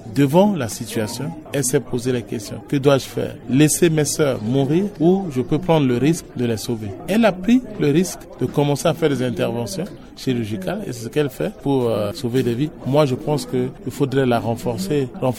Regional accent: Central African Republic; Je viens de la Vakaga, à Ouada.

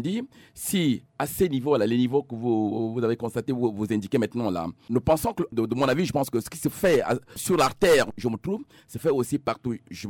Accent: Central African Republic; je suis centrafricain

